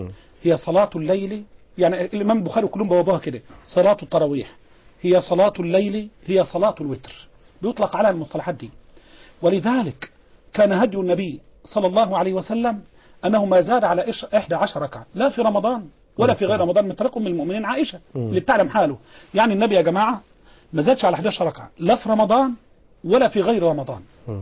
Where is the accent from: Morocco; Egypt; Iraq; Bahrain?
Egypt; والعوام بيقعوا في المشكلة دي عندنا في مصر وفي كل البلاد العربية.